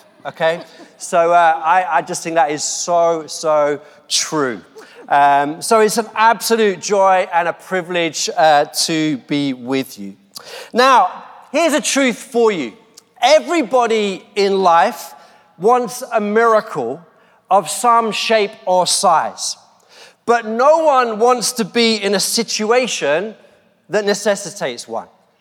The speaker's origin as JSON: {"language": "English", "region": "London", "country": "United Kingdom", "said": "And I'm a Londoner. I've lived in London all my life. I love London."}